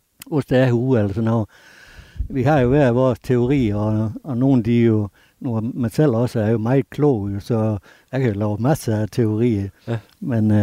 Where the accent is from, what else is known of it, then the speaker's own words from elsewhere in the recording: Aarhus, Central Denmark Region, Denmark; Ja, det bliver altså som Aarhusianer, det er...